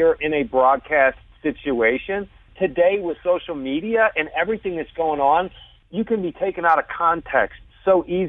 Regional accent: Chicago, Illinois, United States; I mean, I grew up in Chicago.

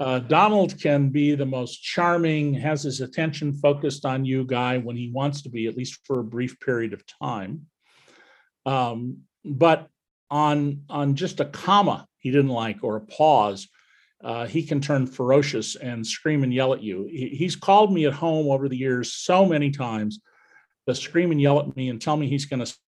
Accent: Santa Cruz, California, United States; My brother … I grew up in Santa Cruz, California.

